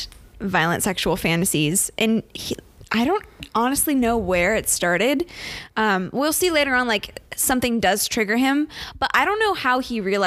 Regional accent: Ohio, United States; I'm from Ohio, but I don't know you.

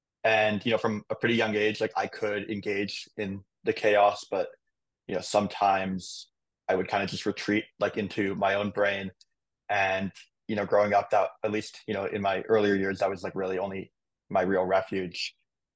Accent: Toronto, Ontario, Canada; So, I grew up in Toronto, Canada. My mom was Israeli and my dad was Canadian.

